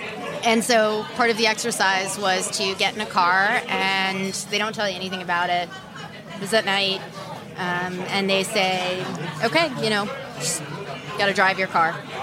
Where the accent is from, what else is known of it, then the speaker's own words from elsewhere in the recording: Miami, Florida, United States; He said, "Where did you grow up?" I said, "I grew up in Miami."